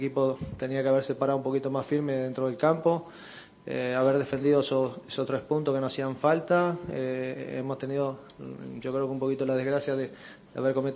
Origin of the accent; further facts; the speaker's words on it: Málaga, Andalusia, Spain; soy de Málaga